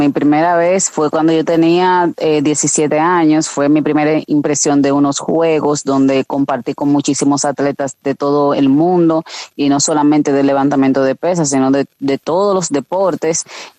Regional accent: Santo Domingo, National District, Dominican Republic; born there; yo nací en Santo Domingo

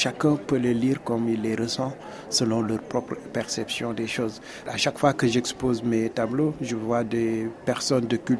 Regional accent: Senegal; born there; je représente mon pays natal qui est le Sénégal

